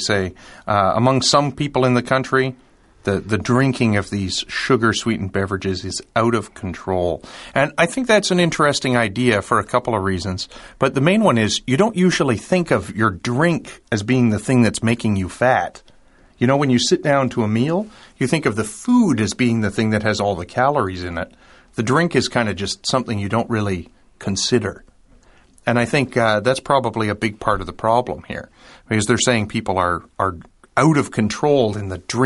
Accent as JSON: {"language": "English", "country": "Canada", "said": "I'm a Canadian, so I'm going to go with the maple syrup."}